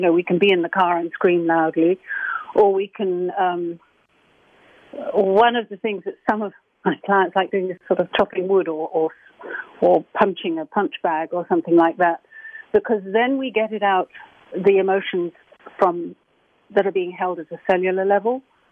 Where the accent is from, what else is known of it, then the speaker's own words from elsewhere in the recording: England, United Kingdom; For example, you know, I'm English, and so there is this sort of belief in England, or there has been, that it's really better to have a stiff upper lip